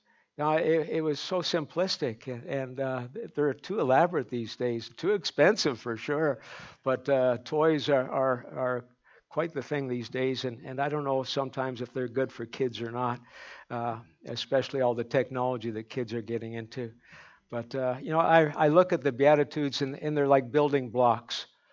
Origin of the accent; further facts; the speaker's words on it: Canada; So, you know, being Canadian, eh? We use good Canadian maple syrup in our cooking.